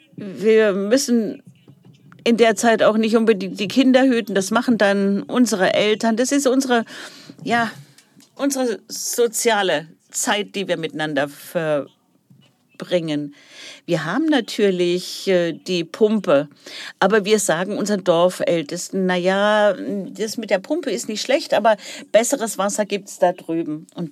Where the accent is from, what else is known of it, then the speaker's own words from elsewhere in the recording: India; Ich komme aus dem Bollywood-Land.